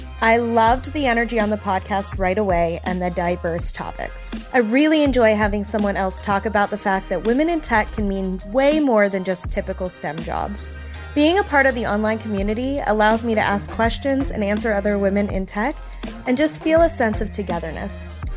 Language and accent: English; Austin, Texas, United States; I am from Austin, Texas.